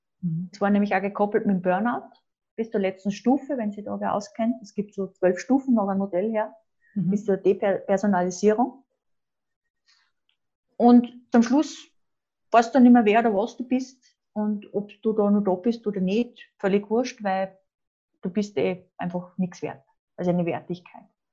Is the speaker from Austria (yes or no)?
yes; Austria; es wurde meine Identität als Frau, als Österreicherin, schlecht gemacht